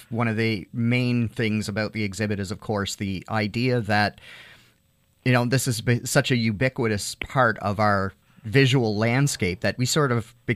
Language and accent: English; Penhold, Alberta, Canada; born there; also born or lived in St. Margaret's, Canada; my dad is a pine tree line vet. So I was born in Penhold, Alberta, which was another pine tree line base. We lived in St. Margaret's.